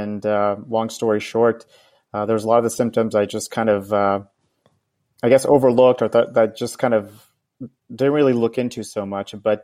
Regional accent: Nashville, Tennessee, United States; 35 years old and live in the South Bay in the Bay Area. I grew up in Nashville, Tennessee, went to college at Vanderbilt, went to dental school at NYU and graduated in 2012.

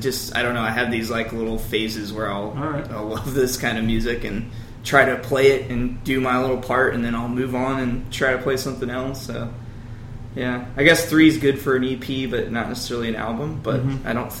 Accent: Missouri, United States; yeah, I grew up in St. Louis County and moved to the city about 2 years ago.

